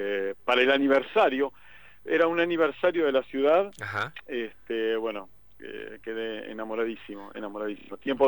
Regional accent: La Plata, Buenos Aires Province, Argentina; Yo soy de La Plata

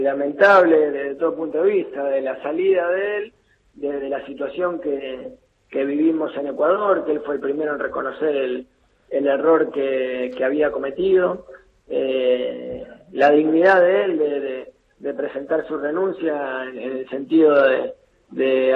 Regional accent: Argentina

